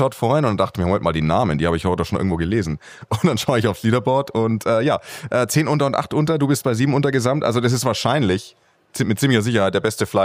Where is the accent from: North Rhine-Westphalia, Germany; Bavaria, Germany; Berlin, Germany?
Bavaria, Germany; ich bin aus Bayern, ich bin mit dem Turnier groß geworden